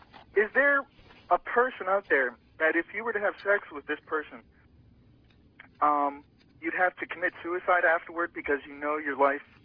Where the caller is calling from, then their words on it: Shady Side, United States; Oh, Shady Side.